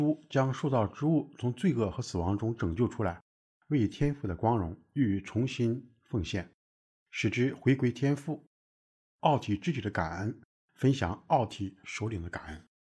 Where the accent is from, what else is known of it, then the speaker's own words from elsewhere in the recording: China; 那我们作为中国人，我们生活在这样的一个文化氛围下，生活在这样的一个大的团体之内的这个时候呢